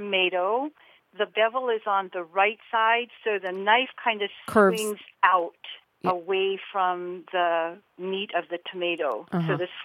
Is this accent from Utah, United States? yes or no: yes; Washington, Utah, United States; I'm from Washington, Utah.